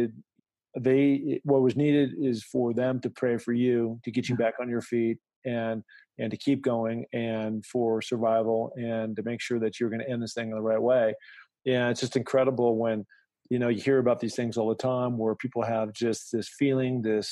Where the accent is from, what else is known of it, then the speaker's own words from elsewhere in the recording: Washington, United States; of coming up to the great state of Washington, where I'm from